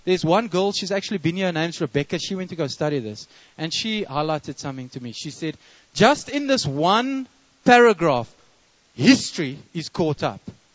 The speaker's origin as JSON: {"language": "English", "town": "Fish Hoek", "region": "Western Cape", "country": "South Africa", "tie": "born or raised there", "said": "I ended up growing up in Fishhook. Tried surfing, the whole thing."}